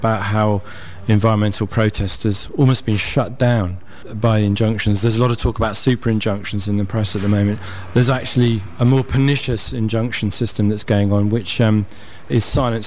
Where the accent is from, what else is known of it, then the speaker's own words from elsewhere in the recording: Oxford, South East England, United Kingdom; I'm actually from Oxford, and I wish we had a place like this.